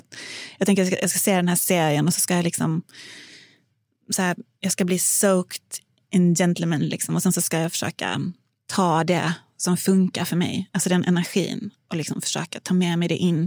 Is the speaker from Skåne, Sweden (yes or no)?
yes; Hörby, Skåne, Sweden; Den utspelar sig faktiskt i vad jag tänker är min hemby, Hörby.